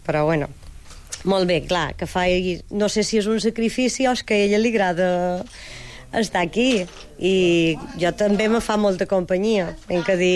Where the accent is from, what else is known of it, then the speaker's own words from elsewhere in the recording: Santa Maria, Balearic Islands, Spain; Bueno, jo soc de Santa Maria, però el meu home era de Porto, i ja fa com més que són de Porto que de Santa Maria.